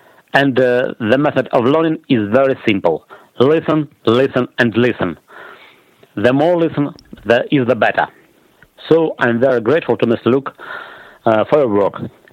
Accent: Saint Petersburg, Russia; English is a second language; I'm from St. Petersburg, Russia.

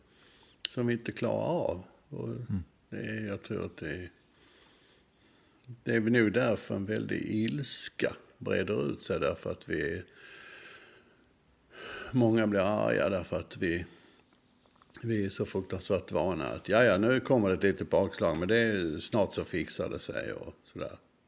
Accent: Malmö, Skåne, Sweden; jag är född och uppväxt i Malmö och ungefär, jag kan säga 200 meter från där jag bodde i höghus i stan, eller höghus, fyravåningshus i stan

